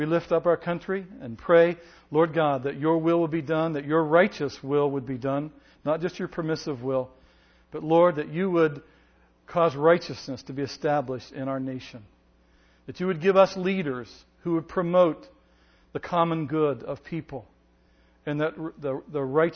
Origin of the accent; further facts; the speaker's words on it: Ohio, United States; I grew up in Ohio, in which all politics are local and everybody voted their pocketbook all the time.